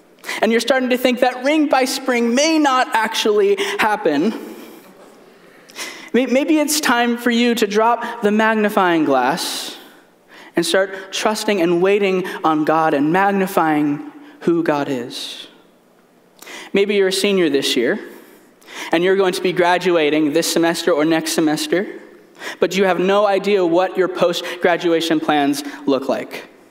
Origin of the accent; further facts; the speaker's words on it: United States; Mission Southside ministers to the Latino community in my hometown near Kansas City.